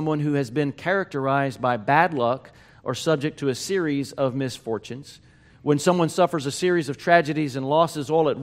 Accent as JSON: {"language": "English", "region": "Mississippi", "country": "United States", "tie": "born or raised there", "said": "Me growing up in South Mississippi, I would hear often"}